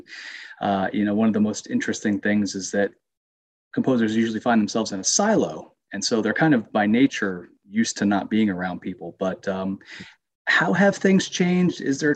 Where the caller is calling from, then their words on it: Dallas, Texas, United States; You know, I'm calling from Dallas, or I live in Dallas.